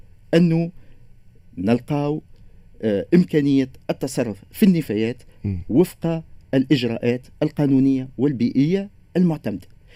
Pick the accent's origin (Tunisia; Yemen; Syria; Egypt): Tunisia; انا قلت انا مواطن تونسي